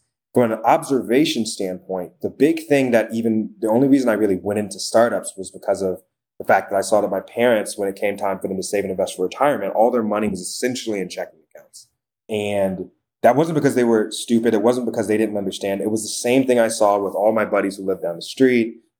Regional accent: Dayton, Ohio, United States; And I come from Dayton, Ohio. No one's investing.

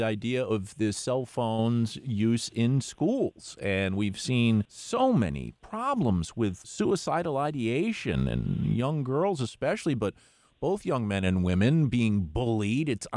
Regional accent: New York, United States; policies like we have seen in my home state of New York.

